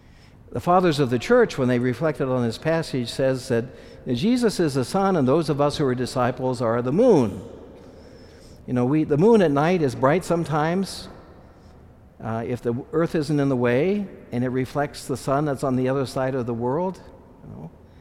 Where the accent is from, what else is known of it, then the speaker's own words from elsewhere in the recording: Kansas, United States; I'm from Kansas, where we have a lot of things in bushel baskets.